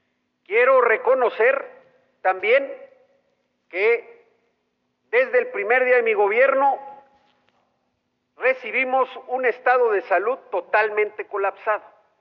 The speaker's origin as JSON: {"language": "Spanish", "region": "Oaxaca", "country": "Mexico", "said": "tomar una decisión como oaxaqueñas y como oaxaqueños"}